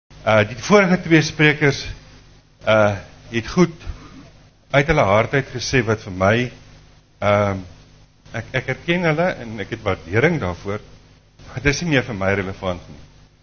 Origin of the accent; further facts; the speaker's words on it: Paarl, Western Cape, South Africa; ek is hier van die Perl af.